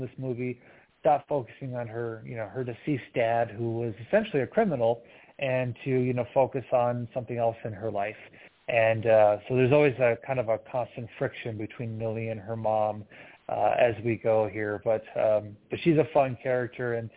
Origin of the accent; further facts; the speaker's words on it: Midwest, United States; also born or lived in New York; And that just comes from me, you know, growing up in the Midwest, but going to school in New York, living out there for a while